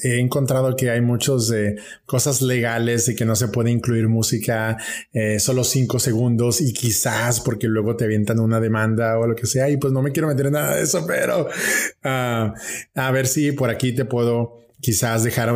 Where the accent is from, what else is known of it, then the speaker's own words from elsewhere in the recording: Monterrey, Nuevo León, Mexico; moved away as an adult; now in Humacao, Puerto Rico; te saludo desde la costa este de Puerto Rico, acá en Humacao. Sin embargo, soy regio. Un saludo para todos mis amigos de Monterrey, México, donde soy originario y donde hice por 9 años radio en FM, en AM, en todos lados